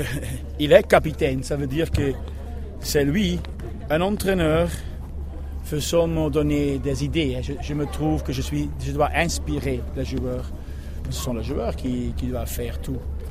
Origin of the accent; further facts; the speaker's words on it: Belgium; Moi, je suis un Belge, mais pas un vrai Belge, je parle toujours.